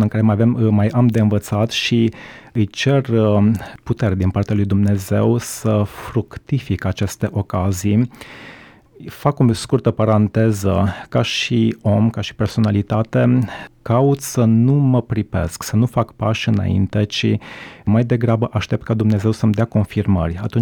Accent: Romania; born there; M-am născut ceh, m-am născut în România, dar sunt de naționalitate cehă, o parte din familia mea locuiește în Cehia

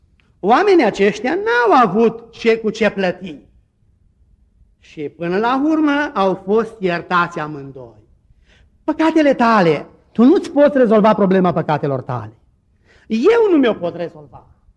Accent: Romania; Mulțumesc Dumnezeu că sunt român. E mare lucru să fii român, nu e chiar așa de puțin lucru.

